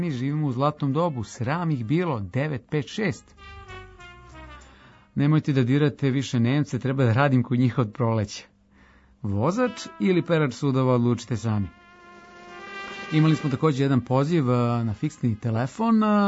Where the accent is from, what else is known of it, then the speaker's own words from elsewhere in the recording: Bosnia & Herzegovina; Reč jednina kod nas u Bosni zvuči kao nadimak nekog precoljka od metar i žilet.